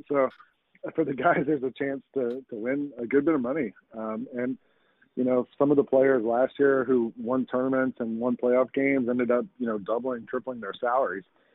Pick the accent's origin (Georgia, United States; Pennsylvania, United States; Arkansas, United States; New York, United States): Georgia, United States; Atlanta; I grew up in Atlanta and was a Hawks fan before I came to the Grizzlies.